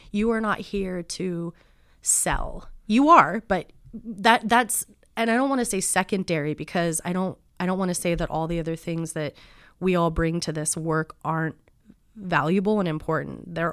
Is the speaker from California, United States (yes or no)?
yes; California, United States; I realize I don't have a 510 area code. I'm from the Sonoma County area, so I also work in that market as well.